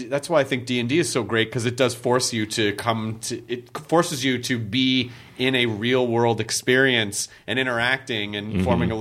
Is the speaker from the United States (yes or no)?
yes; Memphis, Tennessee, United States; I was in, when I grew up in Memphis, I was in a lot of my nerddom really revolves around one teacher that I had who was the math teacher.